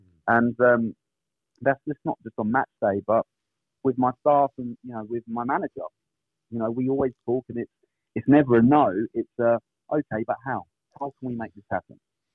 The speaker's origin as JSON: {"language": "English", "town": "Hastings", "region": "South East England", "country": "United Kingdom", "tie": "born or raised there", "said": "I'm a Hastings local. You know, whilst I wasn't born in the town, I consider Hastings my hometown, being here for most of my life."}